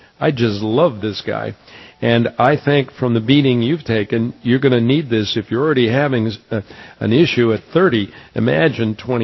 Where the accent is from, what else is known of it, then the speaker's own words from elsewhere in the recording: New York, United States; I grew up in New York, and of course, when I was a kid, everybody had to box or you had to stay home, you know what I mean?